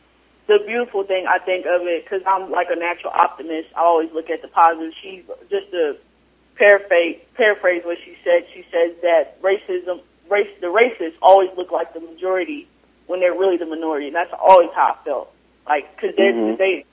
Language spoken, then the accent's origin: English; Oklahoma, United States; technically, I was born and raised in Oklahoma, so people think it's a red state.